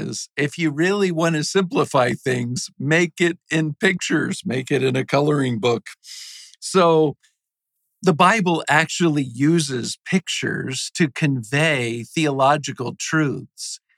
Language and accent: English; Virginia, United States; moved away as an adult; I grew up in Virginia, and of course, our rival state that we would make little jokes about was West Virginia. But I've lived in Georgia for 30 years